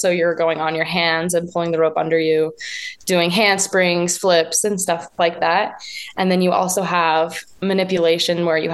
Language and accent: English; Logan, Utah, United States; So some of them are from the team that I grew up on in Logan called Just Jumpin'.